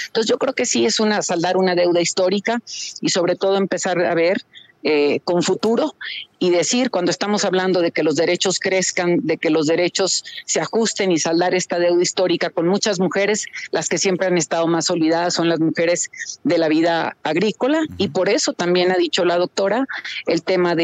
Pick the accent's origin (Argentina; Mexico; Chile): Mexico; Sinaloa; yo vengo de un estado jornalero, vengo de Sinaloa